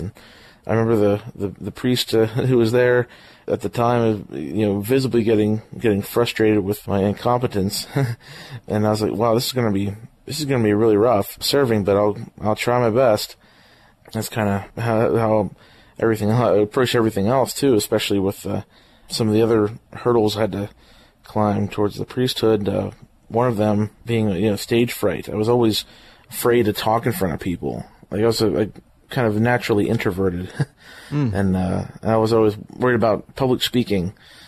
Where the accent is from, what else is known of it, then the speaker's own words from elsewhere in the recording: Lock Haven, Pennsylvania, United States; also born or lived in Williamsport; I was born actually in Williamsport, PA, and grew up in Lock Haven, actually a small town called Castania, and it's a village or a township of Lock Haven, and my parents are still there, so it's still my hometown to this day.